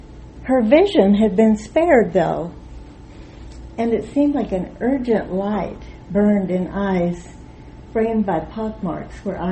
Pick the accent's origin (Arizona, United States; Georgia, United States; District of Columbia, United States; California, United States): Arizona, United States; Tucson; I'm from Tucson, Arizona.